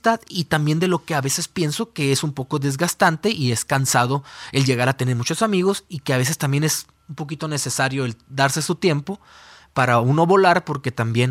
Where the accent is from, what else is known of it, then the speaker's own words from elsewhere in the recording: Mexico; moved away; Porque todos mis amigos que yo recuerdo de mi vida, los dejé en mi tierra, en México. No he dejado de extrañar cada día mi tierra, ¿no? Mis raíces, mis amistades.